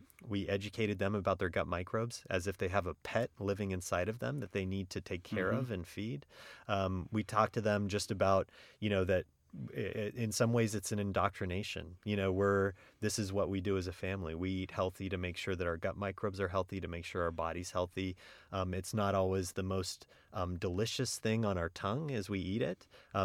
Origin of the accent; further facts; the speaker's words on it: California, United States; I grew up in California and like to eat organic and you know, really like vegetables.